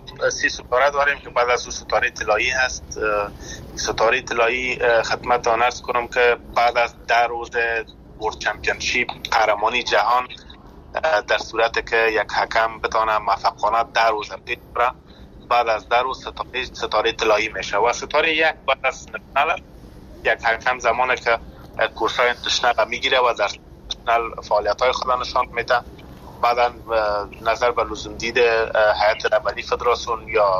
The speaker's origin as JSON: {"language": "Persian", "country": "Afghanistan", "tie": "born or raised there", "said": "ما در افغانستان زاده شدیم، نان و آب و افغانستان خوردیم"}